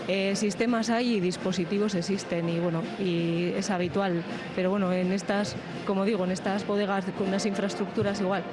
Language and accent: Spanish; Basque Country, Spain; es un orgullo como vasco